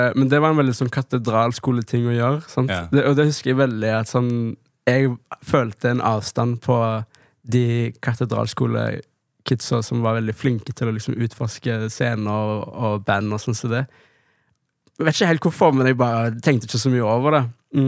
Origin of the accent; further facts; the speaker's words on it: Stavanger, Rogaland, Norway; also born or lived in Oslo / Amsterdam; åpenbart så er jeg jo født og oppvokst i Stavanger, og har jo et godt forhold til det.